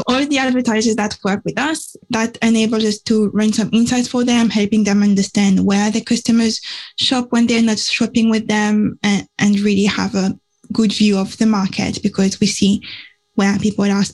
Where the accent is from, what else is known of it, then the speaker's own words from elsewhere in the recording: Guadeloupe; born there; accent: French; English is a second language; So I was born in the Caribbean, on a very, very tiny island where no one knows what data is.